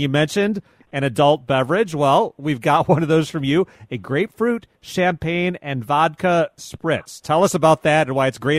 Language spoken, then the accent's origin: English; Midwest, United States; I'm from the Midwest. I couldn't have picked okra out of a lineup most of my life.